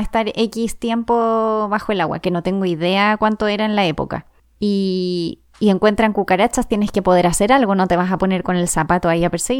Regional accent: Madrid, Community of Madrid, Spain; Cuando era chica en Madrid, una amiga mía vivía en un lugar

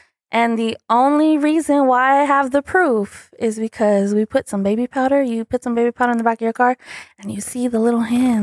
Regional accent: San Antonio, Texas, United States; So I was raised in San Antonio, Texas, and there is a railroad crossing.

